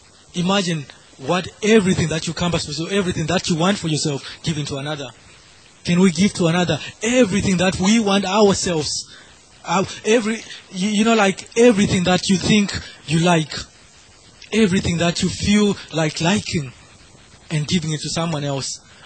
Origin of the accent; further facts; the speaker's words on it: Leicester, East Midlands, United Kingdom; there's a time in Leicester, I come from Leicester